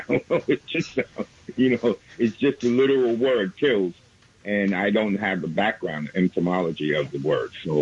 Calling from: Brooklyn, New York, United States; I'm calling from Brooklyn.

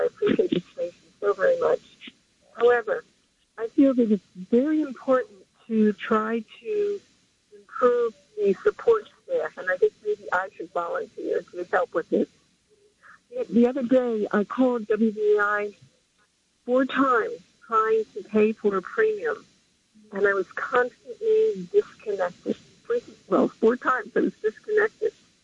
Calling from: New Jersey, United States; I'm calling from New Jersey.

